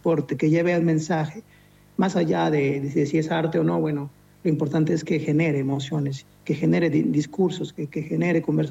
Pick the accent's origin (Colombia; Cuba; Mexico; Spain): Mexico; Durango; also born or lived in Mexico City; En Durango, sí, yo nací. Soy originario de Durango. Viví 11 años en Ciudad de México.